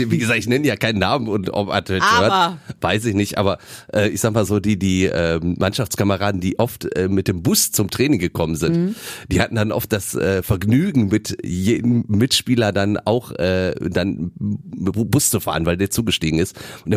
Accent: Germany; Na, also klar, 2006 bei uns in Deutschland dann und dann halt in Österreich und der Schweiz haben die das ja auch riesengroß alles gemacht.

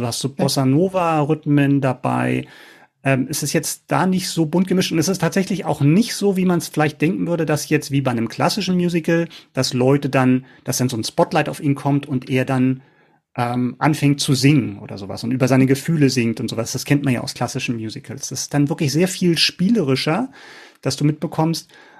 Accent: Berlin, Germany; now in Hamburg, Germany; Ex-Berliner. Im Exil, im Hamburger Exil.

